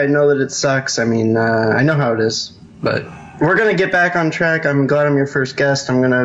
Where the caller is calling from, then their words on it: Indiana, United States; I'm calling from Indiana.